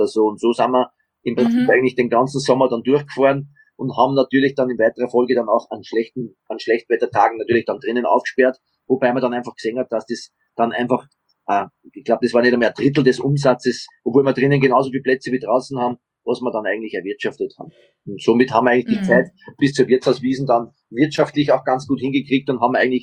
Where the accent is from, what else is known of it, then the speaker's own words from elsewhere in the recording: Austria; bei uns in Österreich heißt das immer Hausverstand